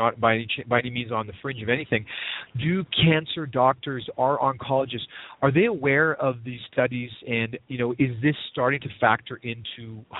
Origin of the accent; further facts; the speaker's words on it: Canada; I'm from Canada originally